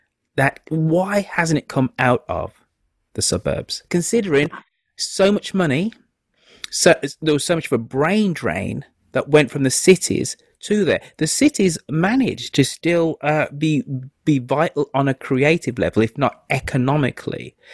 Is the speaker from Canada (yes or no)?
no; United Kingdom; Why, when I think of the American suburb, being a Brit, I first become really aware of it in the 1980s as a teenager